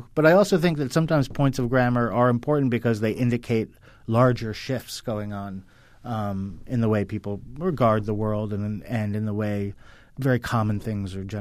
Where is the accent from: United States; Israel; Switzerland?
United States; New Jersey; I was a Jewish kid growing up in New Jersey, so I didn't really understand half the stuff Hanna was talking about in terms of the South or what it meant to be Southern.